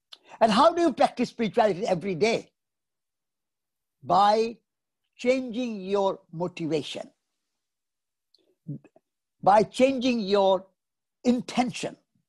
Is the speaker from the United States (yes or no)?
no; India; born there; As Louis has already mentioned, I was born in India, and at age 9, a very young age, I became a Jain monk.